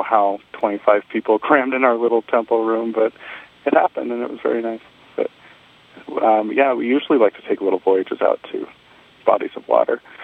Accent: Missoula, Montana, United States; And also, I come from Missoula, Montana.

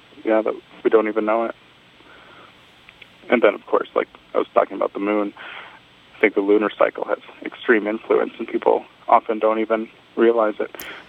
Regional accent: Missoula, Montana, United States; And also, I come from Missoula, Montana.

